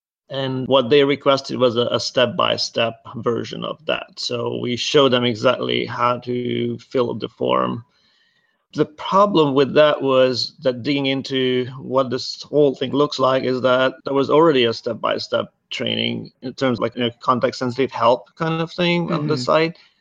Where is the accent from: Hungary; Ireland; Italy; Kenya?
Hungary; So originally, I'm from Hungary. I grew up there